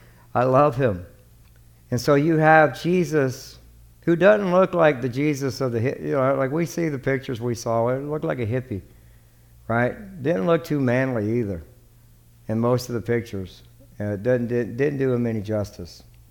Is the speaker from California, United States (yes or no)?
no; Texas, United States; We're from Texas. We all eat country fried steak.